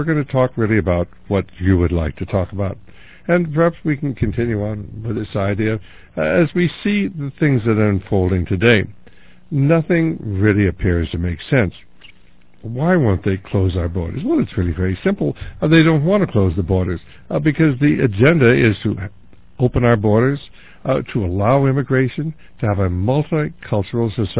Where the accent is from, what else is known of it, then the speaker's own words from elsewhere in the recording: Oakland, California, United States; Oh, well, I was born and raised in Oakland. It's certainly changed a lot from where it was when I was there